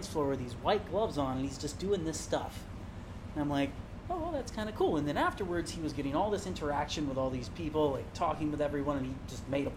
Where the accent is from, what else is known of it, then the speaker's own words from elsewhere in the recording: Palatka, Florida, United States; in a teen club where I grew up in Palatka, Florida